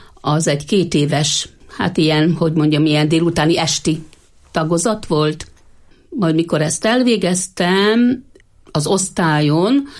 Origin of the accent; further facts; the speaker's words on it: Istenmezeje, Heves, Hungary; Hát 1956-ban születtem, Istenmezején, az egy szederkényi pusztá tartozik hozzá, egy nagyon pici kis 200 fős lelket számláló kis település. A szüleim végül is a egyetlen szatócsboltot, mindenesboltot üzemeltettek ott a faluba.